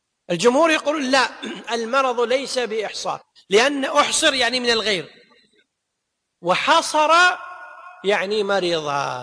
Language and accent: Arabic; Kuwait; احنا بالعمية عندنا بالكويت يقول يتوهق